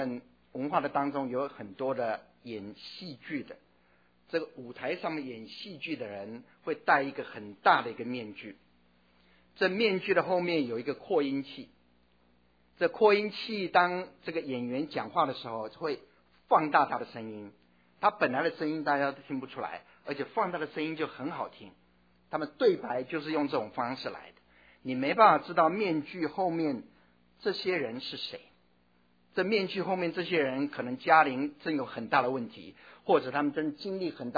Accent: Taiwan; 我记得在台湾念书的时候，从初中高中大学都经常有这样的经验

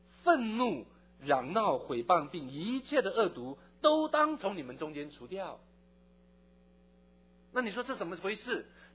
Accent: Fujian, China; 我很想有人说福建人脾气坏因为我是福建人

